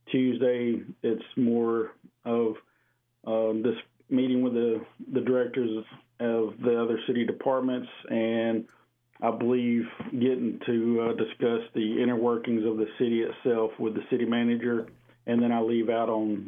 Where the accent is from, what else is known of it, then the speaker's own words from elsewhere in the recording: Montgomery, Alabama, United States; also born or lived in Wetumpka; And I grew up living in Montgomery and in a small community called Wetumpka, where my mother was born and raised.